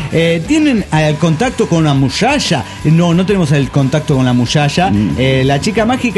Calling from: La Paz, Bolivia; de La Paz, Bolivia.

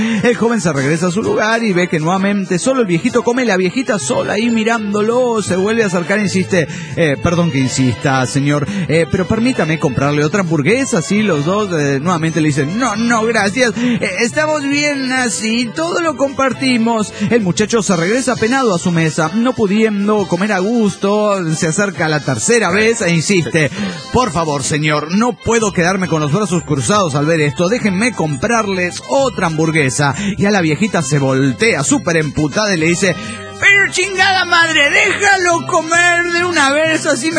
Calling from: Tijuana, Baja California, Mexico; de Tijuana, México.

